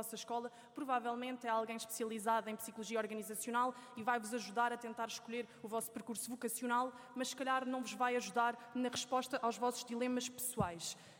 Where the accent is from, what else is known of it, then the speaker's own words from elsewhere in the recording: Setúbal, Portugal; ao dirigir-me ao Círculo de Setúbal, uma vez que foi o círculo onde nasci e cresci